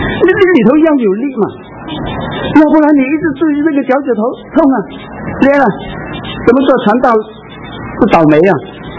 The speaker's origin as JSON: {"language": "Chinese", "region": "Guangdong", "country": "China", "said": "这种踢，我告诉你，我们广东人叫无情力啊。"}